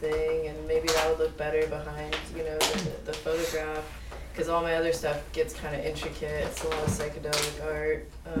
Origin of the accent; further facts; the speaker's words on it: California, United States; I mean, I grew up in Orange County, so I was nowhere near any of this, you know.